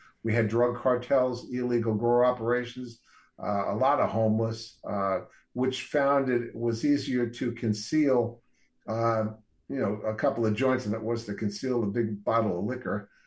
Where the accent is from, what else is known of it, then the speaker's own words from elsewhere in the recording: New York, United States; Even the conservative culture out here was similar to where I grew up in New York State.